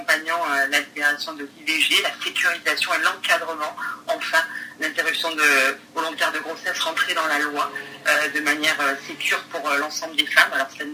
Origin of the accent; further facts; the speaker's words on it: France; en tant que Français, on en a une responsabilité toute particulière, car c'est dans notre pays